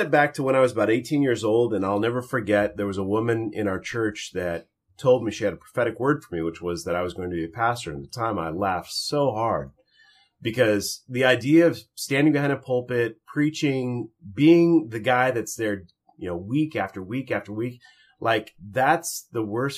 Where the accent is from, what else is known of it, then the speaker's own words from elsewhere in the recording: Washington, United States; South of Seattle.